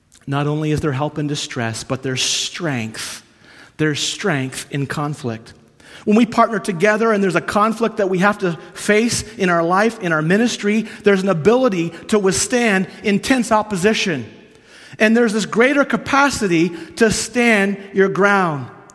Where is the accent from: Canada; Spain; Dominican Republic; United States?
Canada; So of course, growing up on the Canadian farm, you know, we had tools.